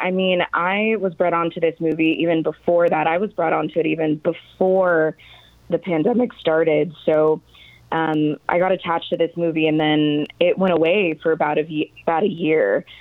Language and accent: English; Roseburg, Oregon, United States; now in California, United States; Yeah, I was born in Roseburg, raised in Roseburg. Yeah, 18 years